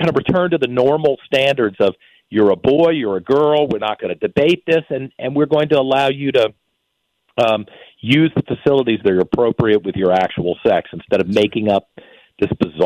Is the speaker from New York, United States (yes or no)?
no; Virginia, United States; You know, I grew up in Virginia.